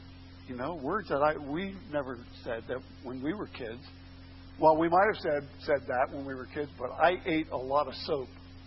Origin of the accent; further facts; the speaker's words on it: Pittsburgh, Pennsylvania, United States; I mean, I come from Pittsburgh where there's bumper-to-bumper traffic.